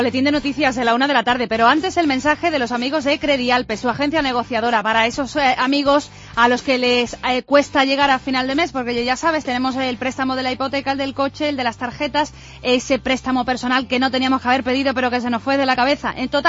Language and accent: Spanish; Málaga, Andalusia, Spain; así somos los malagueños, que nos gusta complicarnos un poquito la vida.